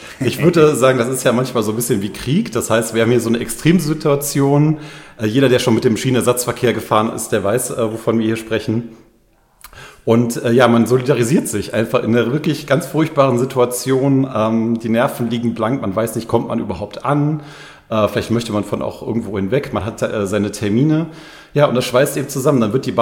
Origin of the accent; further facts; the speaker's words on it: North Rhine-Westphalia, Germany; moved away; Also ich bin ja auch von Nordrhein-Westfalen nach Rheinland-Pfalz umgezogen